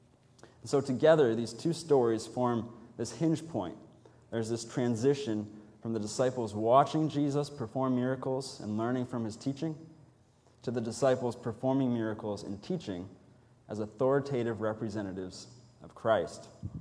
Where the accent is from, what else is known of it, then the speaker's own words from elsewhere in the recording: Rhode Island, United States; born there; now in Northern Virginia, United States; I was born right here in Rhode Island, but this is also the church where I was introduced to the gospel.